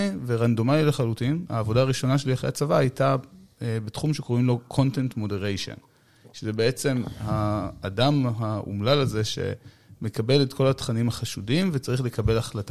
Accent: Bnei Brak, Tel Aviv District, Israel; כן, גדלתי בבני ברק בכלל.

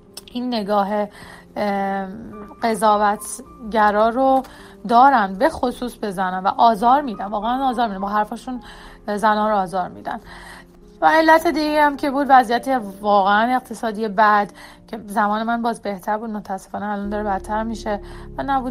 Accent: Iran; moved away; چرا از ایران مهاجرت کردم؟ خیلی علتهای زیادی داشت.

